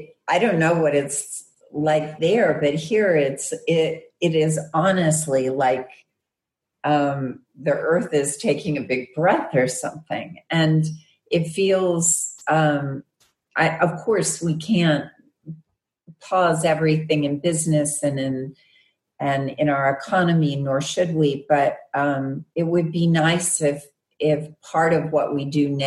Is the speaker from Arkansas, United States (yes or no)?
yes; Arkansas, United States; Yes, I know. I'm from Arkansas. So West Memphis is in Arkansas.